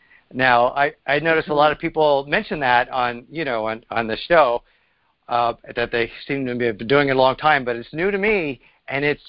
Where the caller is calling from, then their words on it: Pennsylvania, United States; I'm calling from Pennsylvania.